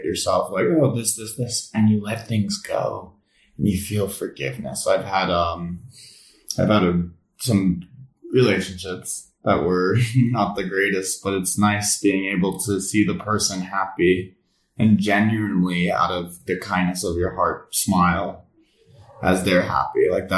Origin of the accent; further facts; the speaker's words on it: United States; I'm from America and I get to live in Italy for summer.